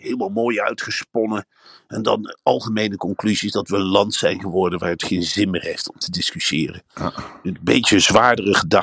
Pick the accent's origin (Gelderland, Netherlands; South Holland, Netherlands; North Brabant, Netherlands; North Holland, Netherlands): Gelderland, Netherlands; Ik kom uit de Veluwe.